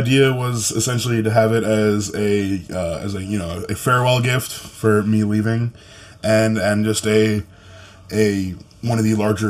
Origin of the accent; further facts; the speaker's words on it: Canada; mean, the reason I moved back home is so I can be Canadian again.